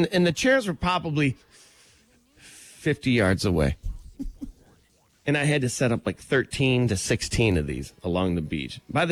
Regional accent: Michigan, United States; I mean, I'm from Michigan. I was so burnt.

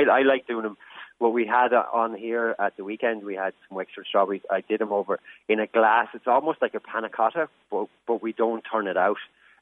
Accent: Gorey, County Wexford, Ireland; now in Limerick, Ireland; we drove by a berry farm just outside my hometown and they had these troughs of strawberry plants. I was like, I'm bringing Wexford strawberries to Limerick.

